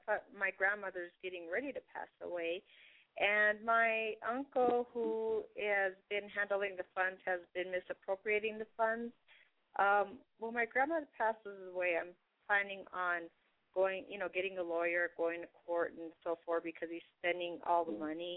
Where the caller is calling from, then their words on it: Colorado, United States; I'm from Colorado.